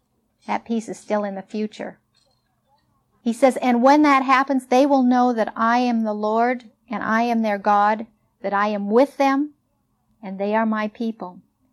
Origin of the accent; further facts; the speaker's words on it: Midwest, United States; And I grew up in the Midwest. My uncles all had farms.